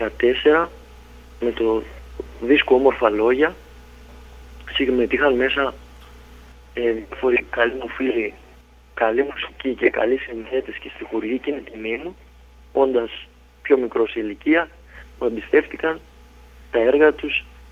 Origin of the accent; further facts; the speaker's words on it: Chania, Crete, Greece; Κατάγομαι από τη Ζούρουα Κηδονίας, την επαρχία Κηδονίας. Μεγάλωσα στα Χανιά